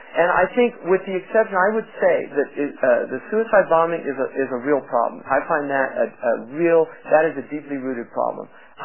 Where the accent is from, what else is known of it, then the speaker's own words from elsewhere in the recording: California, United States; But it's not because I'm progressive and from California.